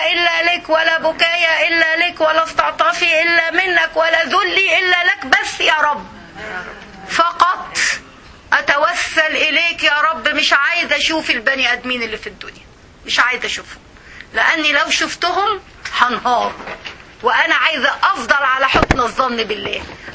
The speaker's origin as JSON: {"language": "Arabic", "country": "Egypt", "lives_now": "United States", "said": "احنا مصريين وانتو سوريين وانتو فلسطينيين"}